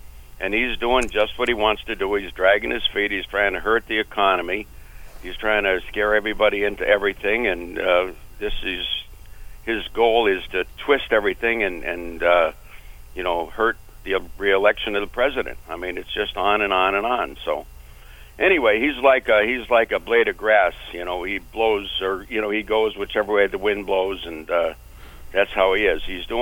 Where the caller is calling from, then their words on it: South Hadley, Massachusetts, United States; I'm calling from South Hadley. Luckily not, well, close to, but luckily not in the communist conclave of Northampton or Amherst.